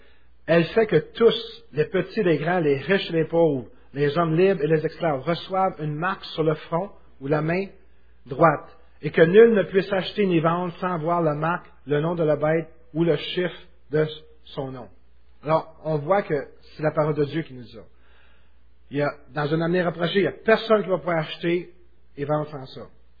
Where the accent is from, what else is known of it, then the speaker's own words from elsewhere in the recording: Quebec, Canada; Que je peux dire ça, je suis québécois.